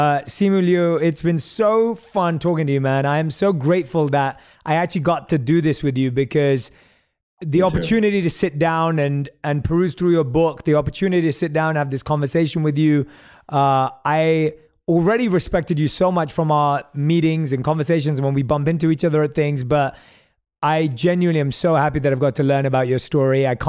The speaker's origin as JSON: {"language": "English", "region": "London", "country": "United Kingdom", "tie": "born or raised there", "lives_now": "Los Angeles, United States", "said": "I hope you have an amazing rest of your visit to London, my hometown."}